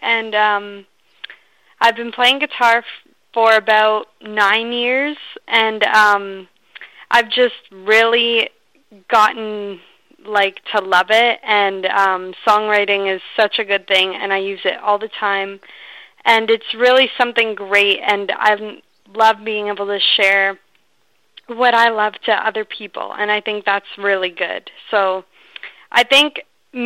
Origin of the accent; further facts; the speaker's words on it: Ontario, Canada; I'm 16, and I'm from Ontario in Canada.